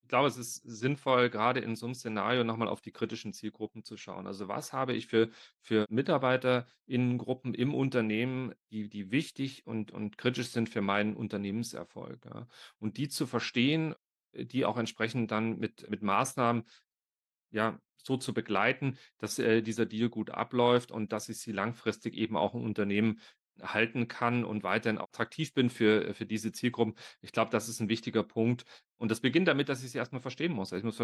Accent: Munich, Bavaria, Germany; ich komme aus München

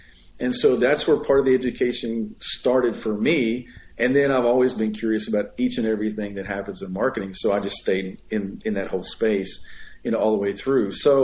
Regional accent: Oklahoma, United States; I grew up in Oklahoma. I grew up on a farm. So we raised cattle, livestock, and that kind of thing.

